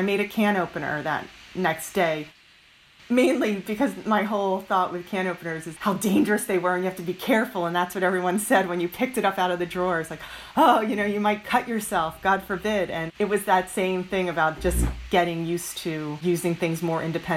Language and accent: English; King of Prussia, Pennsylvania, United States; We grew up in King of Prussia, Pennsylvania. And I guess we moved to the house when we were 5.